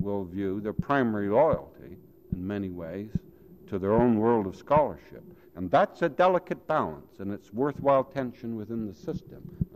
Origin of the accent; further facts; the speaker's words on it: Canada; And as a Canadian, I would accept that.